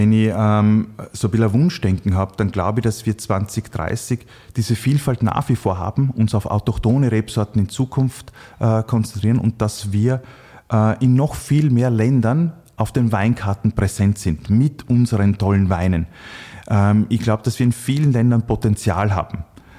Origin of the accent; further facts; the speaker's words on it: Burgenland, Austria; Niki ist noch ein viel größerer Burgenland-Fan auch dadurch geworden. Und dass er für uns, also für meine Heimat, noch Werbung macht, ja, absolut toll.